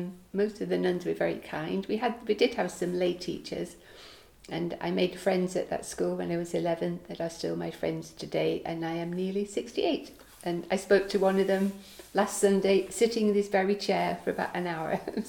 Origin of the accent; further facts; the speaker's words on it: England, United Kingdom; I considered myself to be Irish as well as English, given I was born in England, lived all of my life in, well, not all of my life in England, but I've never lived permanently in Ireland.